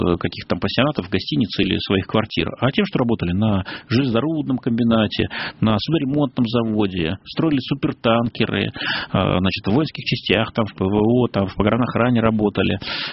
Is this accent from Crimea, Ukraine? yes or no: yes; Kerch, Crimea, Ukraine; also born or lived in Tver; Я родился действительно в Твери, но меня сразу перевезли в Крым, потому что у меня оба родителя из Твери, но они уже в Крыму к этому моменту обосновались, в Керчи